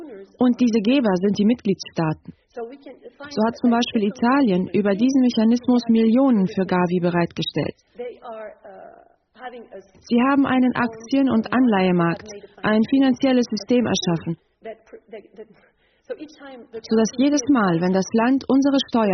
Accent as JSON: {"language": "German", "country": "Switzerland", "said": "was mich als Schweizer Bürgerin absolut schockiert"}